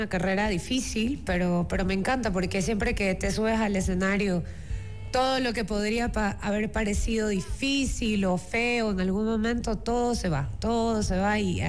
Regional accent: Guayaquil, Guayas, Ecuador; yo iba siempre a la playa, específicamente Salinas, porque soy de Guayaquil.

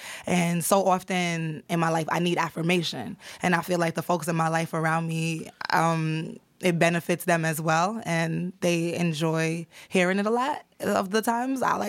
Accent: New York City, New York, United States; I'm from New York City originally.

